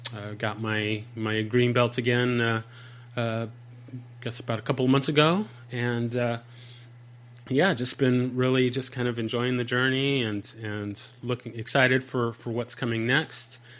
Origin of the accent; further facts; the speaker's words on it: San Diego, California, United States; I'm from San Diego